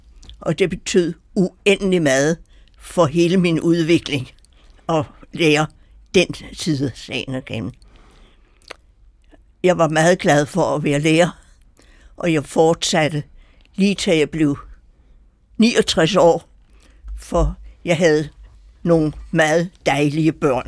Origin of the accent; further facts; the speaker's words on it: Frederiksberg, Capital Region of Denmark, Denmark; Jeg er født på Frederiksberg. Mine forældre havde missionshotellet Frydenlund på Gamle Kongevej. Og der har jeg boet i 23 år.